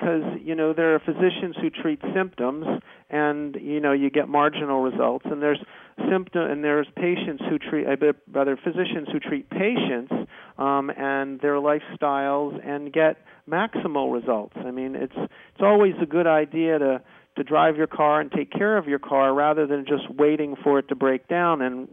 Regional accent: New Jersey, United States; I'm originally from New Jersey, and I speak appropriately without accent, which is strange.

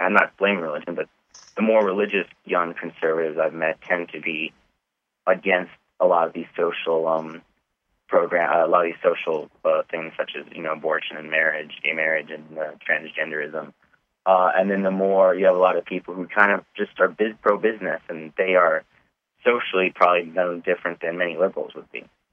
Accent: New York, United States; You know, he's from New York. I'm from New York, and I've kind of known of him for a long time.

